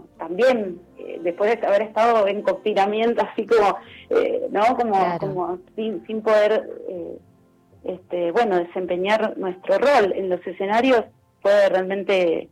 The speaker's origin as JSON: {"language": "Spanish", "country": "Argentina", "said": "yo como mujer argentina"}